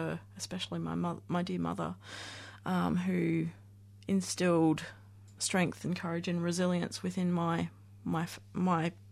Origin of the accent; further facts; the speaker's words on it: Ballarat, Victoria, Australia; So, I mean, I grew up in Ballarat up and lived there up until about the age of 19. Did all my schooling there.